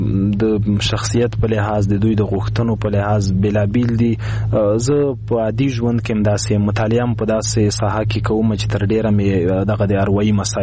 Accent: Khost, Afghanistan; born or raised there

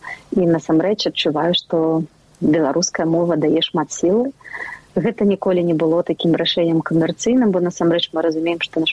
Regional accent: Grodno, Grodno Region, Belarus; born there; also born or lived in Germany; мы жылі ў розных краінах, і я нарадзілася ў Гародні, потым мы некалькі разоў змянялі наше месца жыхарства.

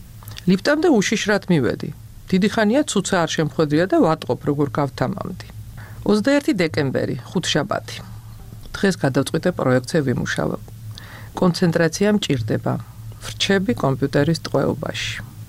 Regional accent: Tbilisi, Georgia; კოსტავას ქუჩაზე გავიზარდე. აკადემქალაქის მიმდებარე ტერიტორია ჩემი სახლის უკანაა. ბავშვობაში ხშირად მიფიქრია, რომ ეს უბანი იმსახურებდა კეთილგონიერ განაშენიანებას.

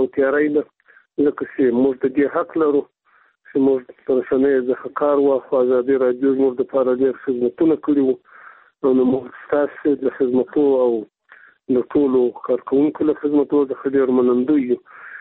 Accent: Afghanistan; ځکه چې موږ د افغانستان خلک یو

